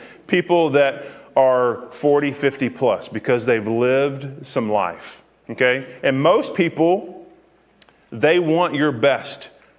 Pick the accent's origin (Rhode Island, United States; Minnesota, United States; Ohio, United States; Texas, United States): Texas, United States; Freeport; also born or lived in Florida / Missouri / Arkansas; I was born in Florida, and I've lived in Missouri and Arkansas and Fort Worth and Needville and all kind of places. And so I ended up graduating from a town in Freeport, Texas, down on the coast, Surfside, Lake Jackson.